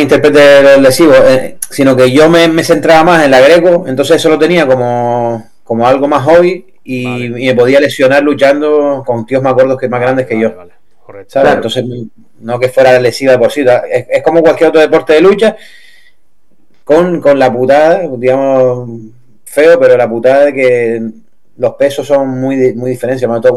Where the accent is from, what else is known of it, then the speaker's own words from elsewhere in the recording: Canary Islands, Spain; Yo soy canario y yo estaba ahí y yo estaba deseando venir para acá los fines de semana cuando pudiera.